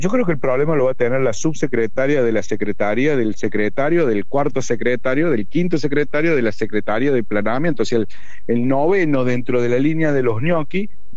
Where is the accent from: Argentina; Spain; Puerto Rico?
Argentina; los únicos que tenemos la culpa somos los argentinos.